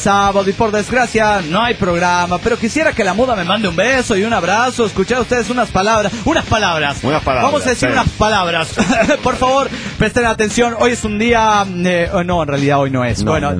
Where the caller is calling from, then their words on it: Gainesville, Georgia, United States; de Gainesville, Georgia, Estados Unidos, Norteamérica.